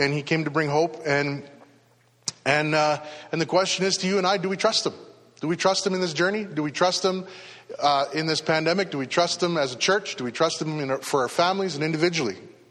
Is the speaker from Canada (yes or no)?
yes; Canada; And I think as Canadian Christians that, you know, like, we've been pretty happy.